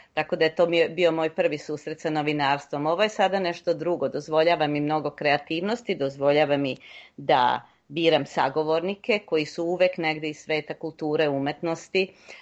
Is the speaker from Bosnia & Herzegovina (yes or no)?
no; Loznica, Šumadija and Western Serbia, Serbia; born or raised there; now in Toronto, Canada